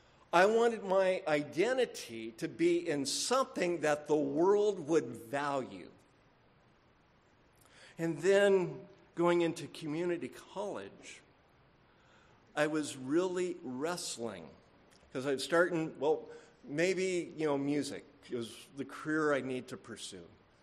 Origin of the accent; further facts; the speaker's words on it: San Francisco, California, United States; born there; now in Yakima, United States; There's a reason why I live in Yakima, not Seattle. You know? I was born in San Francisco. I went through the 60s as a child.